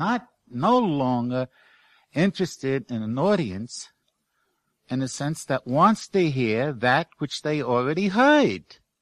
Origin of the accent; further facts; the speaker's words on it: New York City, New York, United States; I'm a New Yorker. It's impossible for a New Yorker to be an elitist.